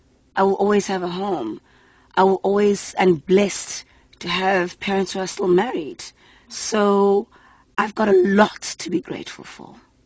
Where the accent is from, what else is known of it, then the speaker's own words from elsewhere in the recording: South Africa; because I love being South African. I love being African.